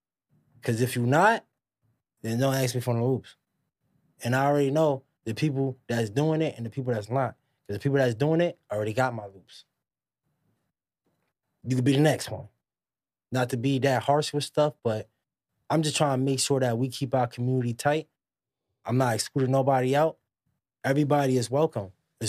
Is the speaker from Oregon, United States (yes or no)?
no; Queens, New York, United States; Man, that that's it's crazy because I'm from Queens and I have a cousin that's